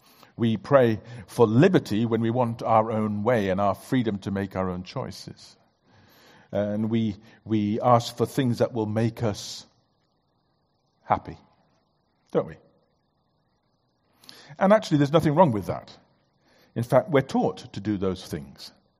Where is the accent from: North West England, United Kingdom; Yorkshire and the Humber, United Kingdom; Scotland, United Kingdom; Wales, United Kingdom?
Yorkshire and the Humber, United Kingdom; I love living in Yorkshire. Born in Yorkshire, so I'm technically a Yorkshireman, and I've lived here a lot, and I love it.